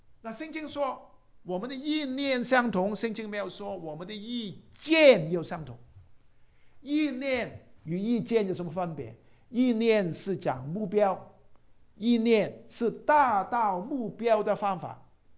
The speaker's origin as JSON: {"language": "Chinese", "region": "Guangdong", "country": "China", "said": "哎呀，我们广东人呢，我们就很喜欢吃粥啊，油条，油条啊"}